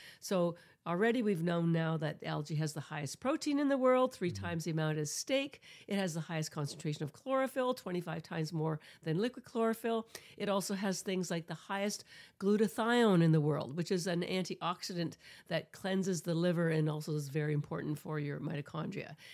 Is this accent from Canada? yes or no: yes; Canada; Fortunately, and this was in Canada because I'm Canadian